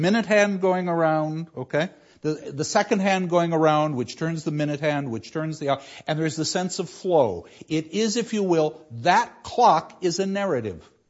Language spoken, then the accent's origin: English; United States; I was raised in America.